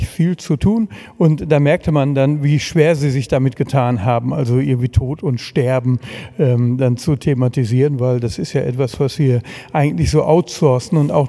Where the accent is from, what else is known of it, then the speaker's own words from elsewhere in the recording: North Rhine-Westphalia, Germany; Ich komme ja aus dem Ruhrgebiet, und da ist die Brieftaube das Rennpferd des kleinen Mannes.